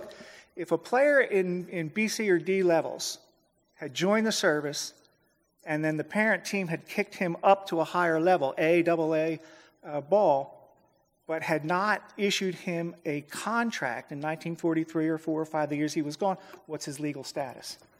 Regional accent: Philadelphia, Pennsylvania, United States; Frankly, I'm from Philadelphia, and I know how awful those Phillies were.

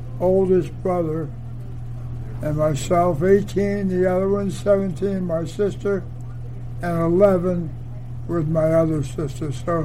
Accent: Swissvale, Pennsylvania, United States; also born or lived in Wilkinsburg; I was born in Wilkinsburg, but lived the major portion of my young life in Swissville, which is a neighboring borough.

